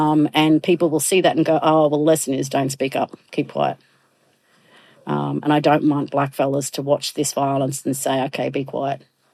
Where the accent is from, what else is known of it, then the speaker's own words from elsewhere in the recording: Queensland, Australia; I'm proud Queenslander when it comes origin time